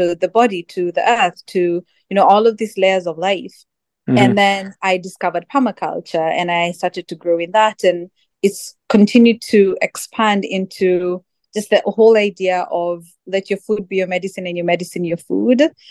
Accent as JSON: {"language": "English", "country": "Kenya", "lives_now": "Tanzania", "said": "I'm from Kenya, but I live in Tanzania."}